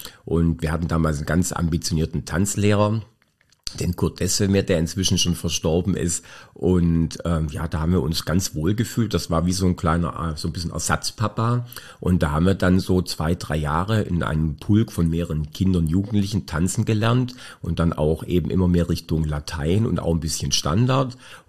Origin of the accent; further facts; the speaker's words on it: Baden-Württemberg, Germany; Ich bin ein Oberschwabe, ja.